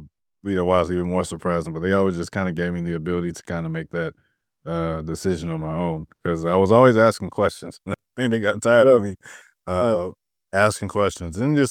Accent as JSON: {"language": "English", "town": "St. Louis", "region": "Missouri", "country": "United States", "said": "I'm from St. Louis."}